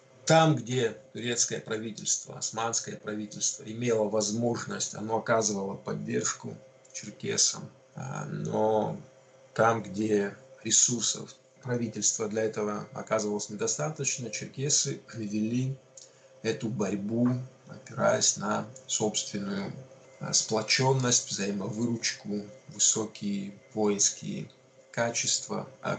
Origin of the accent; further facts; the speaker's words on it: North Caucasus, Russia; А мы, соответственно, с Северного Кавказа ездили в те страны